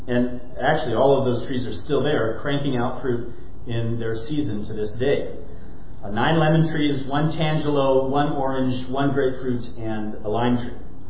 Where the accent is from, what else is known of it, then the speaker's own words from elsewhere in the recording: California, United States; the fruit smorgasbord that I grew up with in Southern California.